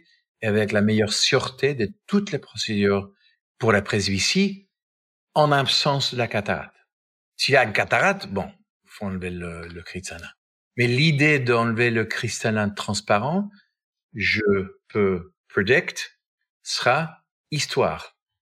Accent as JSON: {"language": "French", "country": "United States", "said": "c'est les Américains, je suis Américain, c'est 10%"}